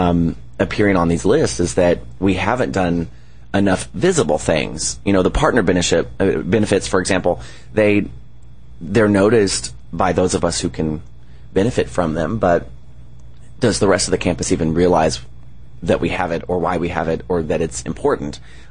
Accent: Arlington, Texas, United States; here I grew up in Arlington, my family, Fort Worth, and so, you know, Dallas was the devil.

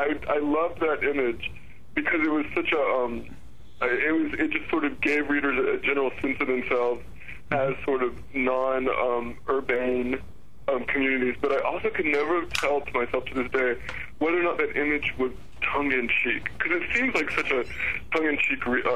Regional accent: Alabama, United States; My home state of Alabama had one.

